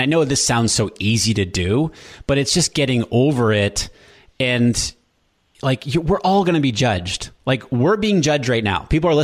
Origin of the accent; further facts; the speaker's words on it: Hampton, New Hampshire, United States; So I grew up in Hampton, New Hampshire, and the high school had 1,300 people in it total. That was huge for my town.